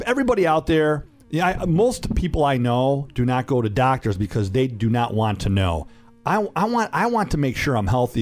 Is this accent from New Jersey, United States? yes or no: no; Detroit, Michigan, United States; We're from Metro Detroit.